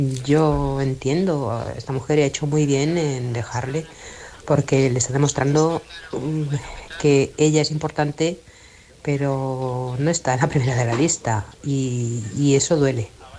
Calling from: Barcelona, Catalonia, Spain; de Barcelona.

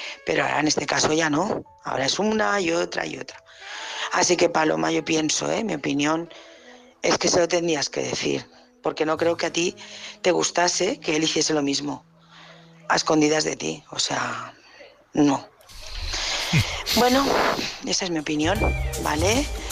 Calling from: Barcelona, Catalonia, Spain; de Barcelona

